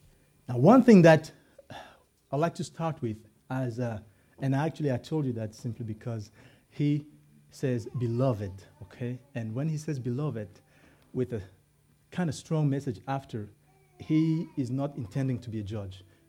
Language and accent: English; Canada; So yes, we are Canadian, but really the true citizenship is the citizenship of heaven.